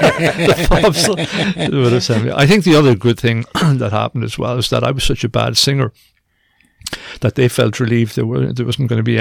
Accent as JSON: {"language": "English", "region": "Munster", "country": "Ireland", "said": "I was living down the country. I'm from South Tipperary"}